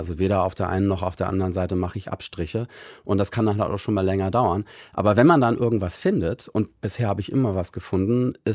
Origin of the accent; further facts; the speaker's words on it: Germany; dass ich als Deutscher Litauisch konnte